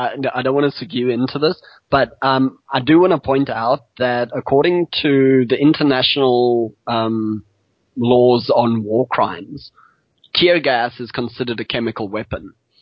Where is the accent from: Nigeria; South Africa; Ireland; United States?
South Africa; Yeah, it's being South African, I'm very familiar with protest action.